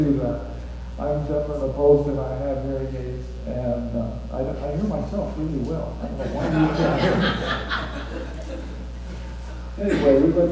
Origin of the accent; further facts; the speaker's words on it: Arizona, United States; I was brought up in the Southern Baptist Church in Arizona. My mother started churches.